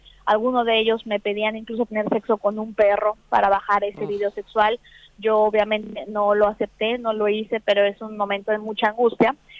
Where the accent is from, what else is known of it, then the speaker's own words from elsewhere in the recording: Mexico; soy originaria de México, soy latinoamericana y soy también originaria de un pueblo pequeño de una provincia con 80.000 habitantes